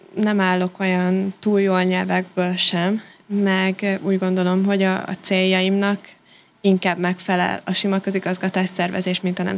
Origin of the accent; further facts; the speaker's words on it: Szeged, Csongrád-Csanád, Hungary; now in Budapest, Hungary; Ugye, hogy Szegedről felkerültem Pestre, volt bennem egy kis félelem, hogy vajon hogy fogok tudni eligazodni a nagyvárosban